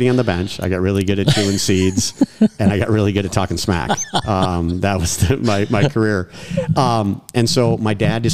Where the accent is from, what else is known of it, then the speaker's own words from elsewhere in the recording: Minnesota, United States; And my dad, both my parents were from Southern California, and I grew up in Minnesota.